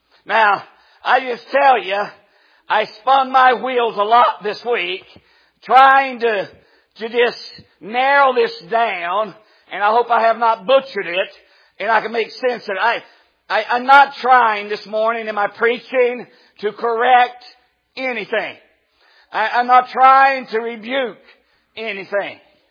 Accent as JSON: {"language": "English", "region": "West Virginia", "country": "United States"}